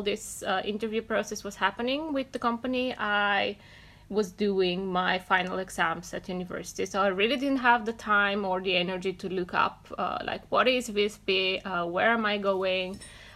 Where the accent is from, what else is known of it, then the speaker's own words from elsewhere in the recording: Bulgaria; moved away as an adult; also born or lived in Germany; No, I was born in Bulgaria. Mm-hmm. I did my gymnasium education there, and I moved out of there when I was 19 to pursue my studies in Germany.